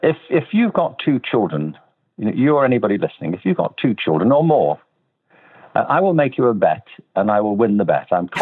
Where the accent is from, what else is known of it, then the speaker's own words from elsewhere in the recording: Liverpool, North West England, United Kingdom; I'm from Liverpool.